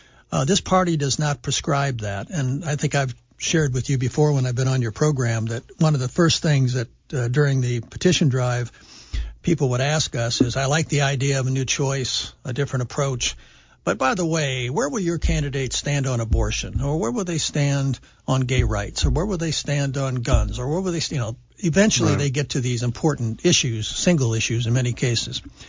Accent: United States; It doesn't please me, though, as an American.

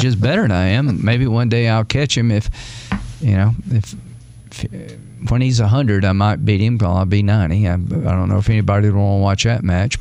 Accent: South Carolina, United States; And, you know, I grew up in Central South Carolina, first in my family.

